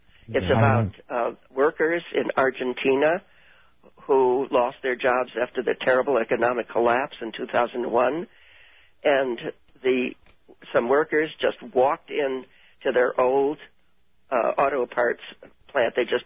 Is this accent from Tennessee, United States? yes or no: no; Chicago, Illinois, United States; Yeah, well, I must admit, I was born and raised on the North Side.